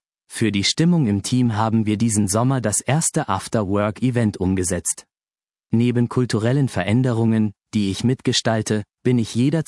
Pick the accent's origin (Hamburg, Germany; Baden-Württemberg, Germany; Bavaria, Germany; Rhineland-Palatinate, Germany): Baden-Württemberg, Germany; Offenburg; Besonders genieße ich ausgiebige Marktbesuche am Samstagmorgen in meiner Geburtsstadt Offenburg.